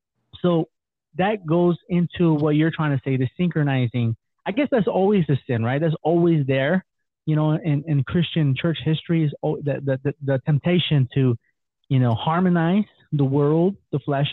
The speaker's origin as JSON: {"language": "English", "country": "Mexico", "said": "I say that's the perfect illustration of what has happened in my home country of Mexico."}